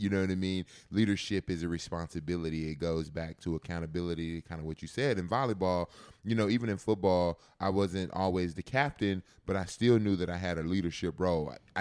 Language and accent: English; Texas, United States; And so, you know, obviously growing up in Texas, Texas football is some of the best football ever.